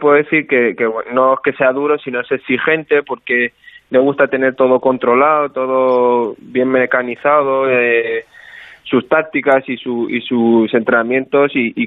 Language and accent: Spanish; Madrid, Community of Madrid, Spain; born there; yo soy nacido en España, en Madrid, mi padre lleva muchísimos años en Madrid, uh-huh, en España. Y sí, todos mis hermanos también han nacido en Madrid.